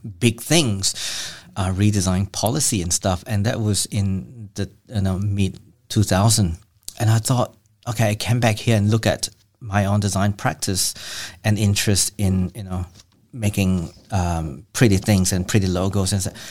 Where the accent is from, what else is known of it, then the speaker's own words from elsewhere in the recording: Malaysia; Yes, I'm originally from Malaysia.